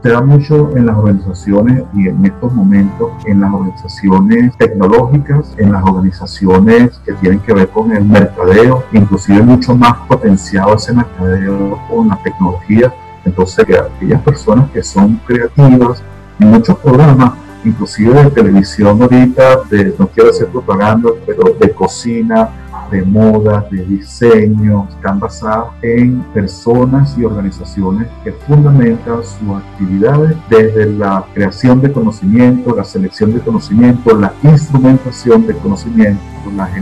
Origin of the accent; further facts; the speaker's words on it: Venezuela; moved away as an adult; muchos de nosotros venezolanos, cuando hemos emigrado con el nivel que salimos de Venezuela de con un posgrado, brillamos, somos brillantes.